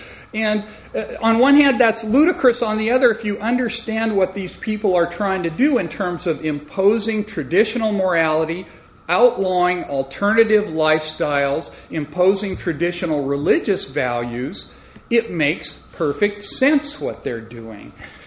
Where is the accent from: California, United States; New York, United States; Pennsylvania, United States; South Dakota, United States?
California, United States; San Francisco; I'm from San Francisco, and I took pride in the fact that our city opened the floodgates for gay marriage.